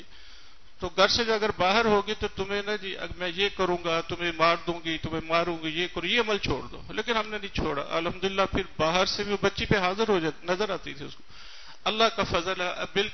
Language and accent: Urdu; Sahiwal, Punjab, Pakistan; میرا تعلق ساہیوال سے ہے.